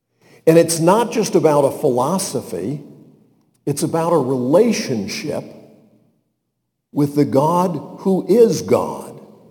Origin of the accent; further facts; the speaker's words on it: North Carolina, United States; do you believe that … that I'm from North Carolina and that I'm this many years old?